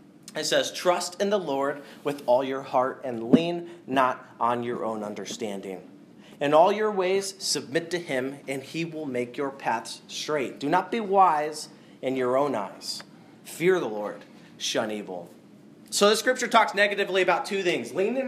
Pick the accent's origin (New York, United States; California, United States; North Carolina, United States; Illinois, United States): New York, United States; I am from New York, and so I have the mentality of I'm going to get what I want, and nobody's going to stop me